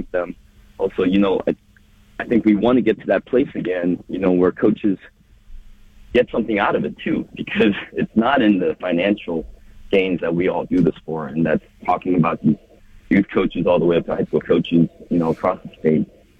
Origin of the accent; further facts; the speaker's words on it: Springfield, United States; it was really truly a village, you know, experience growing up in Springfield, where the entire school rallied around, you know, the one or two ESL teachers